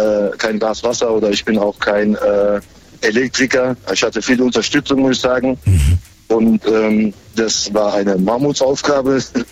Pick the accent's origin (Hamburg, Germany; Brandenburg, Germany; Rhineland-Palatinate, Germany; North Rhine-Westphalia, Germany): Rhineland-Palatinate, Germany; Ludwigshafen am Rhein; Also ich bin eigentlich aus Ludwigshafen am Rhein.